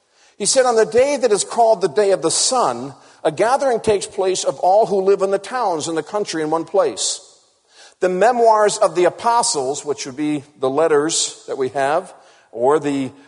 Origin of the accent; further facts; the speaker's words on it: Connecticut, United States; I was raised in Connecticut, grew up living in a government-subsidized housing development.